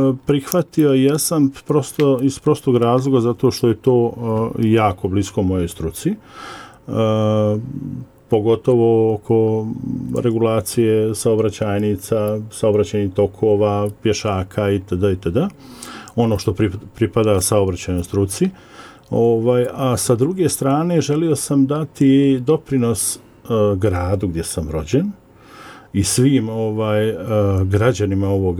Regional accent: Brčko, Brčko District, Bosnia & Herzegovina; ja sam rođen u Brčkom i svoje evo, do studija vrijeme sam proveo u Brčkom i nakon studija u Brčkom.

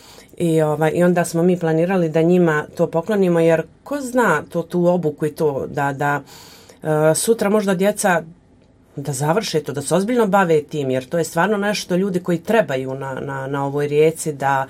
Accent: Sarajevo, Federation of Bosnia and Herzegovina, Bosnia & Herzegovina; now in Brčko, Bosnia and Herzegovina; Ja sam inače dijete iz Sarajeva i nije me nešto privlačila ljubav prema rijeci, prema vodi, jel? To je bila Miljacka i to je to.

